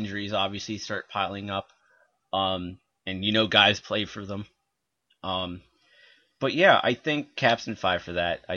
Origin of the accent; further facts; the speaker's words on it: Maryland, United States; also born or lived in Stratford, New Jersey; I was born in Stratford, New Jersey, which is right in the middle. So South Jersey. When I was one, we moved down here to Maryland.